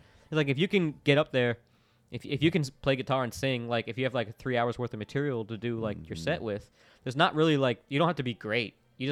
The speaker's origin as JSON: {"language": "English", "town": "Orlando", "region": "Florida", "country": "United States", "tie": "born or raised there", "said": "Being from Orlando, you just grew up around tourists, and it's just a part of the thing."}